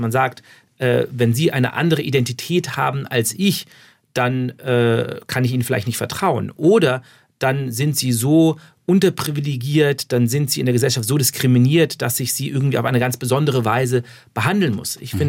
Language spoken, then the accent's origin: German; Laupheim, Baden-Württemberg, Germany; zum Teil über meine Kindheit in Laubheim